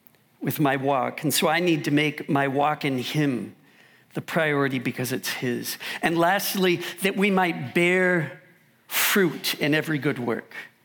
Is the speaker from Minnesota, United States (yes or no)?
yes; Minneapolis, Minnesota, United States; I come from Minneapolis, or outside of Minneapolis. There are a lot of family and friends down there.